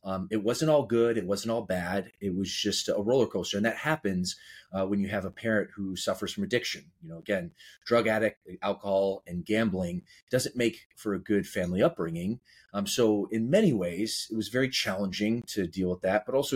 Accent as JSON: {"language": "English", "region": "Midwest", "country": "United States", "tie": "born or raised there", "said": "growing up the vast majority of my later childhood in the Midwest, which I am so grateful for, we're both from the Midwest, salt of the earth people."}